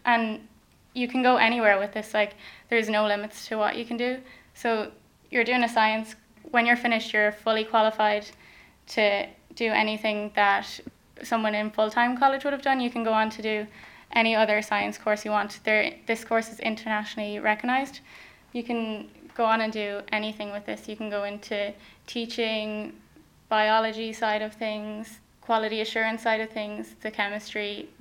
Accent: Leinster, Ireland; I'm from Louth, and I was going to college down the country

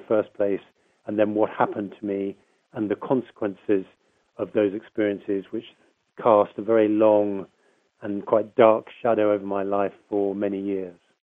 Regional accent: United Kingdom; I'm a British journalist. I worked for the Times in London for 25 years.

